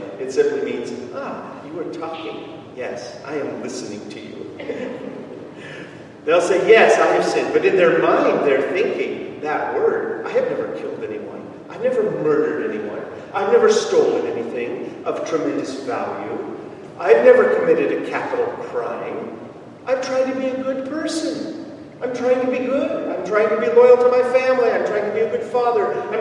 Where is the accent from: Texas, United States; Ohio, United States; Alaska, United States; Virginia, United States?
Texas, United States; also born or lived in Hong Kong; I grew up in East Texas. My father was in missions administration, and we traveled to different countries as I was growing up.